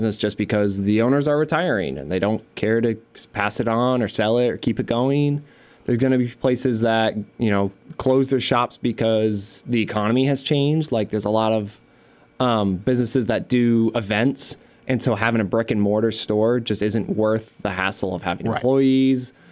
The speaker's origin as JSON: {"language": "English", "town": "Syracuse", "region": "New York", "country": "United States", "said": "I'm from New York, not the city, upstate, mm-hmm. Syracuse, kind of along the 90 corridor. And I went to school in Potsdam, New York, which is way upstate, like by Canada."}